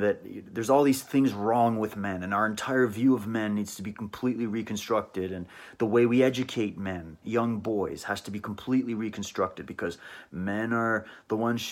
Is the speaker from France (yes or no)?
no; Canada; So I'm European through and through, born and raised in Canada, and I love who I am